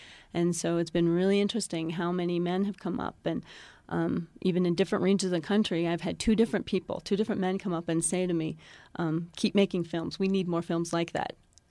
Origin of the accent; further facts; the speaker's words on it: Ohio, United States; also born or lived in Arizona / New York; I'm from Ohio originally.